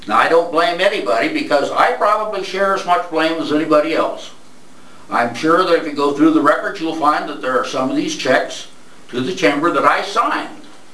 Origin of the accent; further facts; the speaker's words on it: La Pine, Oregon, United States; I said, I'm from Lapine and I'd like to know if you would please put some of these brochures out.